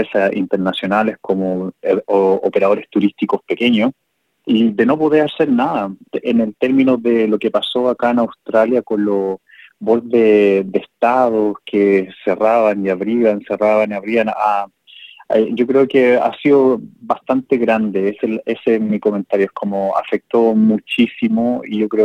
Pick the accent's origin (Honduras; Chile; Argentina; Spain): Chile; yo soy chileno